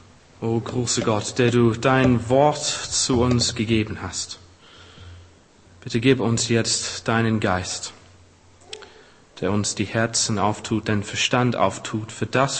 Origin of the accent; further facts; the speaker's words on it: England, United Kingdom; Eine ganz aktuelle Frage für mich, denn ich bin auch Engländer.